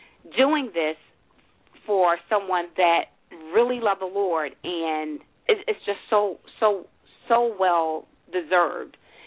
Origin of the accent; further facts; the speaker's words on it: Buffalo, New York, United States; Buffalo, New York.